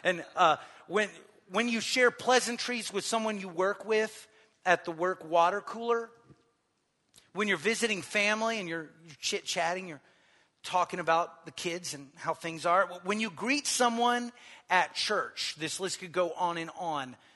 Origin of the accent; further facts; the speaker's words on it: Waco, Texas, United States; now in Dallas, United States; Because it's like, I'm from Waco. Like a smaller town, and you bump into someone you know everywhere.